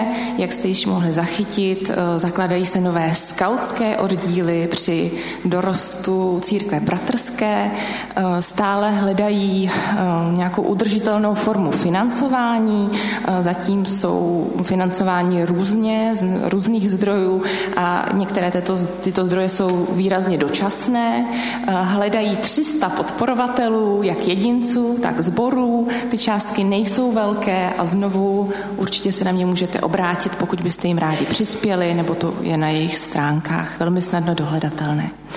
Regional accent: Prague, Czechia; což si myslím, jako Pražáci umíme

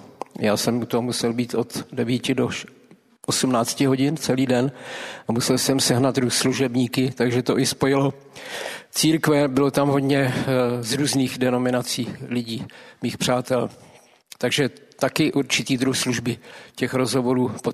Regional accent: Ostrava, Moravian-Silesian Region, Czechia; Jsem z Ostravy, přijel jsem z Ostravy.

